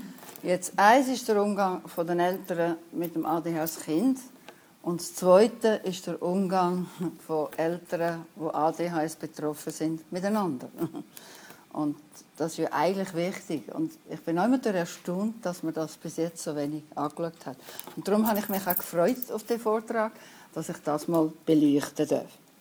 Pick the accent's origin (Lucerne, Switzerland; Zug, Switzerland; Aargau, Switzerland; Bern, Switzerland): Aargau, Switzerland; Und 1980 bin ich zurückgekommen nach Königswalde, also in Aargau, in meinem Heimatkanton.